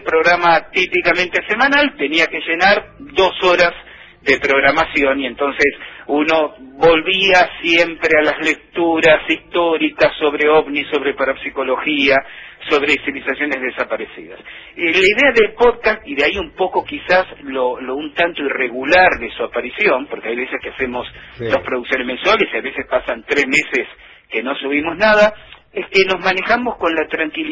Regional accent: Buenos Aires, Argentina; now in Paraná, Argentina; yo soy oriundo de Buenos Aires, vivo en Paraná desde el año 88

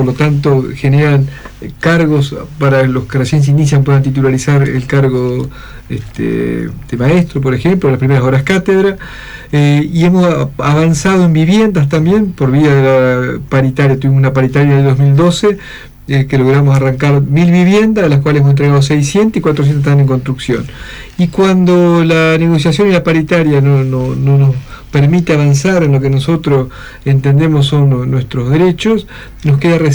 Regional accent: Colón, Entre Ríos, Argentina; now in Paraná, Argentina; allá que nos toca vivir en Paraná por las funciones que tenemos, yo soy de Colón

